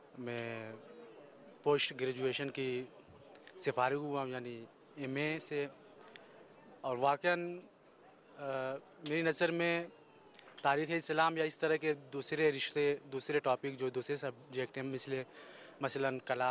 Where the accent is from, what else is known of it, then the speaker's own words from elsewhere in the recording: India; now in Iran; میں ہندوستان سے ہوں اور 2 سال ہے کہ میں ایران میں ہوں